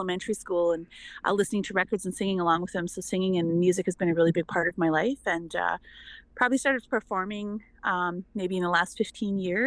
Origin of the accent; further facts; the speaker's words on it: British Columbia, Canada; I'm an artist on the album. I'm from the Nuhalk and Suquep Nations, and a language learner in my community